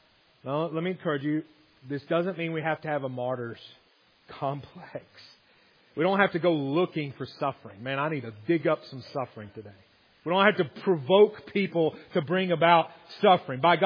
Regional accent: Arkansas, United States; And I'm from Arkansas.

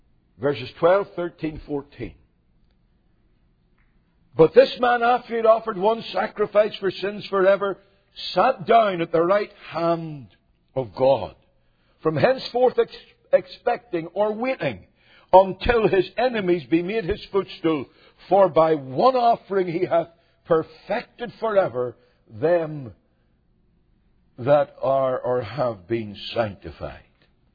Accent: Belfast, Northern Ireland, United Kingdom; born there; I was born in Belfast

